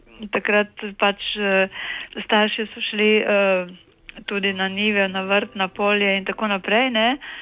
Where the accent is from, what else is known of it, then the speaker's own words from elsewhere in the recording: Prekmurje, Slovenia; born there; jaz sem rojena v Prekmorju in pri nas je bilo 7 otrok in jaz sem bila najstarejša.